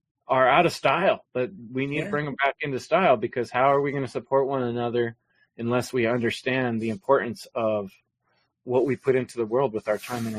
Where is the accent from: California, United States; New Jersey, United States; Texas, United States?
California, United States; San Jose; compared to where I grew up in East San Jose, the Bay Area, the Silicon Valley